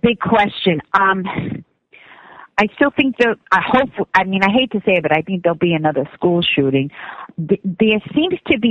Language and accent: English; New York, United States; I'm from Long Island.